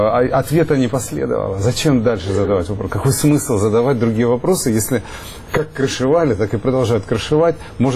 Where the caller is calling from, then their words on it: Rostov Oblast, Russia; И я задавал вопрос из Ростовской области.